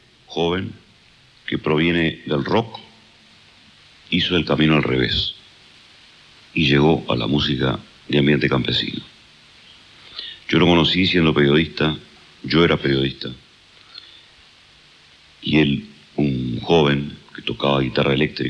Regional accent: Uruguay; moved away; cuando volvimos a Uruguay, ya era un clásico de la música popular de mi tierra

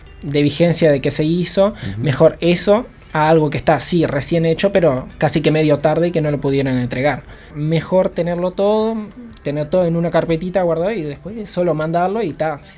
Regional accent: Rocha, Uruguay; No, o sea, no nos conocíamos, pero sí somos de Rocha.

